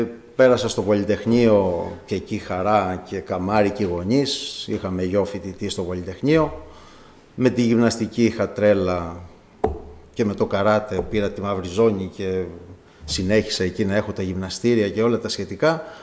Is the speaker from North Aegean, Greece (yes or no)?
yes; Lemnos, North Aegean, Greece; born there; εγώ γεννήθηκα στη Λίμνο.